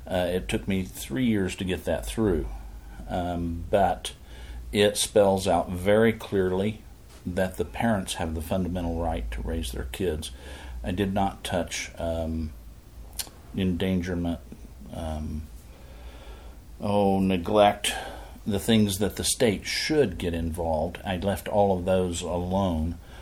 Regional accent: Kansas, United States; moved away as an adult; We were all born and raised in Kansas. We moved here about 20 years ago

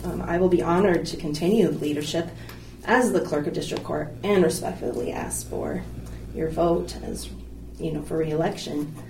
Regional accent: Buffalo, Wyoming, United States; Well, I grew up in Buffalo. I graduated from Buffalo High School and attended some college.

